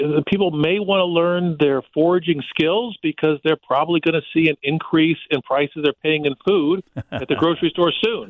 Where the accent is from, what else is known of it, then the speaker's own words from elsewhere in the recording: Illinois, United States; As a kid growing up in Central Illinois, I worked in fields in the summers.